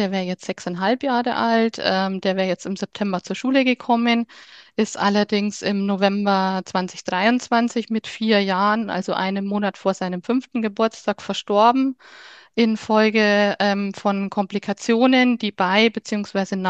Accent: Chemnat, Bavaria, Germany; ich bin 45 Jahre alt, ich komme aus Chemnat. Das ist ein kleiner Ort in Nordostbayern, so grob gesagt in der Nähe von Bayreuth.

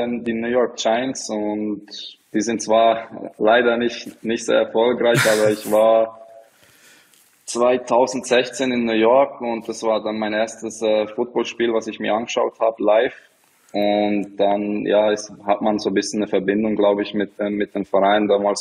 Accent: Bern, Switzerland; ich bin in der Stadt aufgewachsen, in Bern.

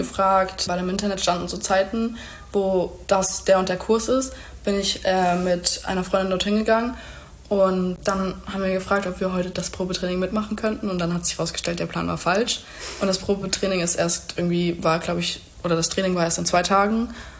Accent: Germany; ja, woher kommst du eigentlich? Und dann meinte ich immer so, ja, Deutschland

